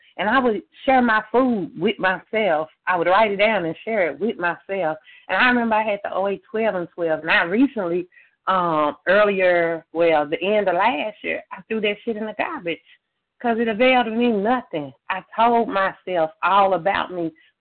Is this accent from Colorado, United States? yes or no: no; Tennessee, United States; now in California, United States; And I'm in California, but I'm from Tennessee.